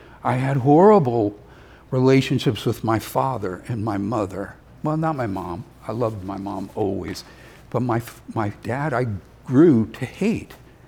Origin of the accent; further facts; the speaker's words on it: Somerville, United States; I was from my hometown of Somerville, and I was an athlete